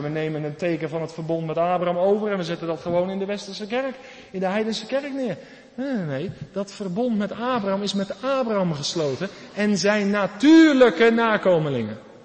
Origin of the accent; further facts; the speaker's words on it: Netherlands; born there; Ik ben in Nederland geboren.